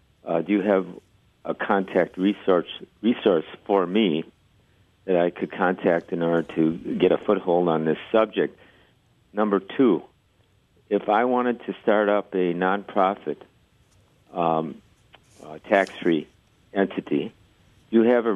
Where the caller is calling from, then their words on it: Milwaukee, Wisconsin, United States; I'm in Milwaukee, Wisconsin.